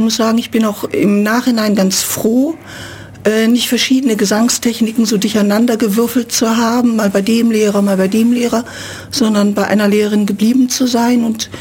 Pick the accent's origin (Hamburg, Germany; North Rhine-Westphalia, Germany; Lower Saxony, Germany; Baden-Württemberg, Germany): North Rhine-Westphalia, Germany; Münster; Münster, ja? In Westfalen, im schönen Münster. Und im schönen Münsterland, ja, bin ich aufgewachsen.